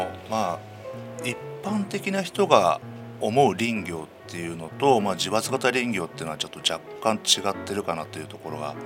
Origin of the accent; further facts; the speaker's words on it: Zushi, Kanagawa, Japan; 神奈川県の逗子市ですね。